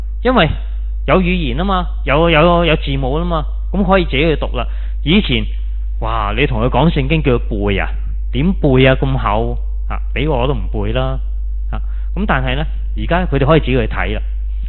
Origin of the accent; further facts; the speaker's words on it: China; 如果我不是身为中国人，我相信我都可能不会学中文